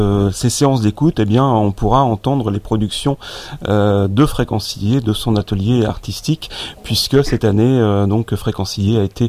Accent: Pays de la Loire, France; Je ne suis pas nantais, je suis sartois de Haute-Sarthe.

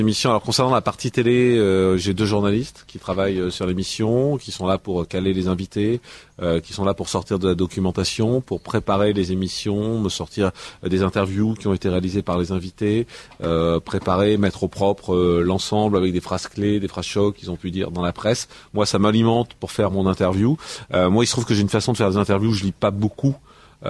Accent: Marseille, Provence-Alpes-Côte d'Azur, France; Une maîtrise de journalisme et communication à Marseille, puisque je suis de Marseille.

